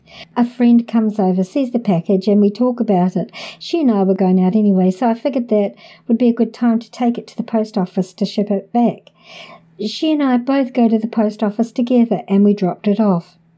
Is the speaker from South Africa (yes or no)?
no; Canada; now in Los Angeles, United States; I want to note that I am from Canada and the oldest in my family